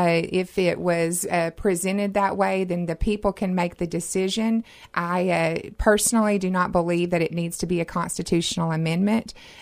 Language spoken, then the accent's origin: English; Mountain Home, Arkansas, United States; I'm a resident here in Mountain Home. I grew up here. This is my hometown.